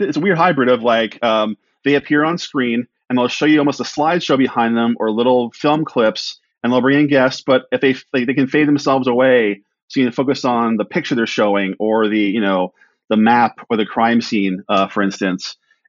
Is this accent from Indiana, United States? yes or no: no; Philadelphia, Pennsylvania, United States; I'm from Philadelphia, so I've been on my share of historic tours